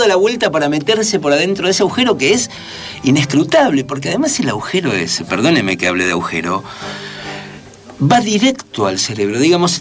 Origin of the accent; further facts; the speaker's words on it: Buenos Aires, Argentina; En el barrio donde yo me crié, en Boedo